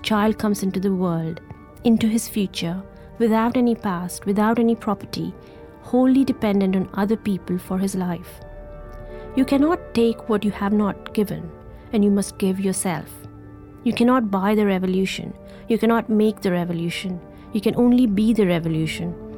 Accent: Ahmedabad, Gujarat, India; I grew up in India and in a hot city of Ahmedabad

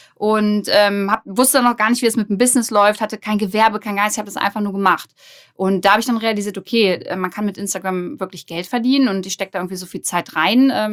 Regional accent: Braunschweig, Lower Saxony, Germany; Boah, also ich komme aus Braunschweig, bin 29 Jahre alt

